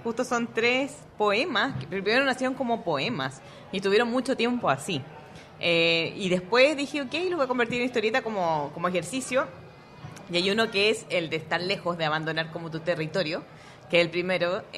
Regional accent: Santiago, Santiago Metropolitan Region, Chile; born there; nací en una ciudad, en Santiago de Chile, y nací en el centro de la ciudad.

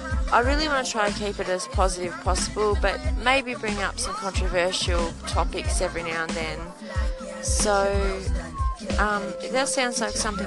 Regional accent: Australia; I'm from Australia

